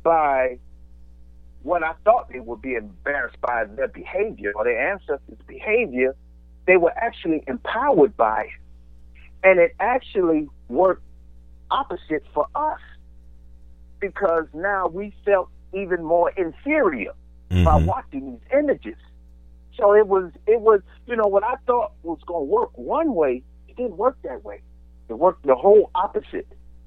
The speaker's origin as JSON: {"language": "English", "town": "Liberty City", "region": "Florida", "country": "United States", "tie": "born or raised there", "said": "I grew up in Liberty City. So, and I went to, at the time I was at Charles R. Drew."}